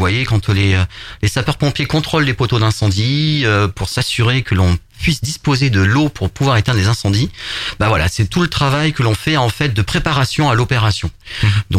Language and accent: French; Auvergne-Rhône-Alpes, France; j'ai 47 ans. Je suis natif du Cantal.